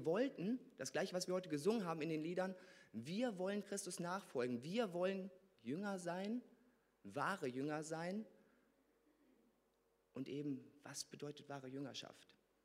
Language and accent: German; Bechterdissen, North Rhine-Westphalia, Germany; Ich habe meine Gemeinde geliebt damals, wo ich hergekommen bin, aus Bechterdissen.